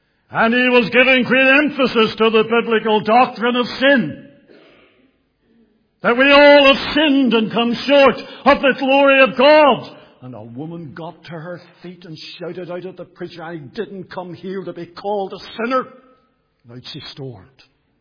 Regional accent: Bangor, Northern Ireland, United Kingdom; many of those that I would have been at school and played with growing up in Bangor, I knew those families.

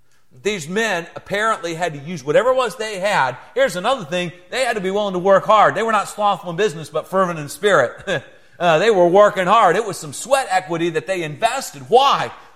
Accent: South Carolina, United States; I'm from South Carolina.

